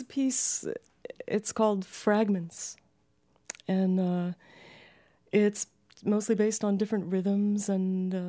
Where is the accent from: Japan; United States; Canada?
United States; Philadelphia, Pennsylvania; also born or lived in Baltimore; Well, I grew up in Philadelphia and Baltimore.